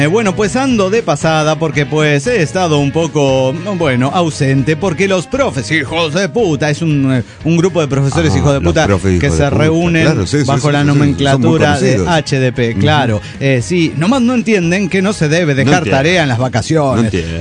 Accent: Guadalajara, Jalisco, Mexico; de Guadalajara, Jalisco, México.

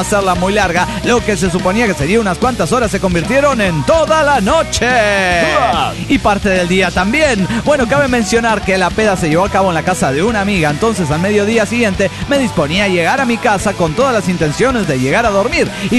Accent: Mexico City, Mexico; del DF mexicano.

